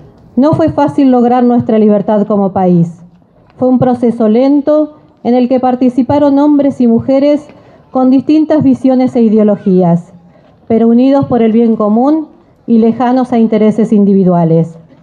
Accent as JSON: {"language": "Spanish", "country": "Argentina", "said": "Como argentinos, debemos ser independientes para llevar a cabo nuestras ideas."}